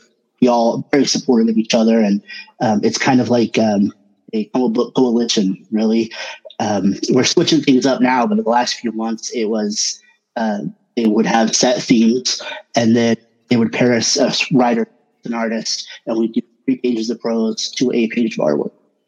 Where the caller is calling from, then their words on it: Oklahoma, United States; Oklahoma, Bonita.